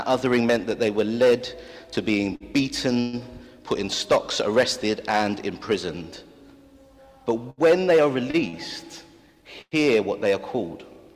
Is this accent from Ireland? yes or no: no; Lewisham, London, United Kingdom; As a Londoner, as a South East Londoner, as a boy born in Lewisham, as a boy born in Deptford, no doubt, who eats pie and mash, two pie, two liquor